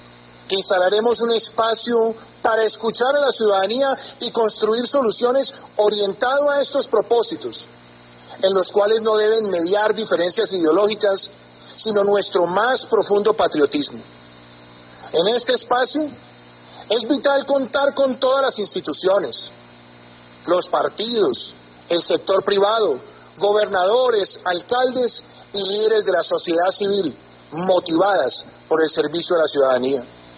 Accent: Colombia; Estoy convencido como colombiano y como presidente

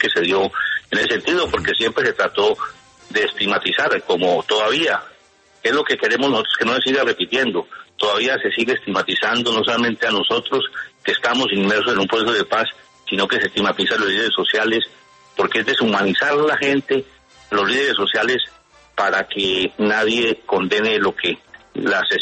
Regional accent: Colombia; nosotros somos colombianos

